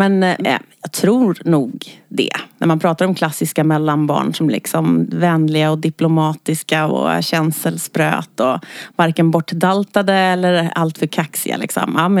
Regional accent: Stockholm, Stockholm County, Sweden; Ja, men så är jag uppvuxen i Skärholmen. Och sen när det var dags för gymnasiet så kände jag, gud vad stökigt det är här i Skärholmen.

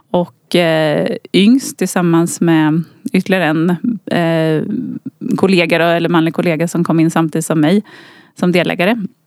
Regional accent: Katrineholm, Södermanland, Sweden; Jag är uppväxt i Katrineholm, mm, i äldst av tre syskon.

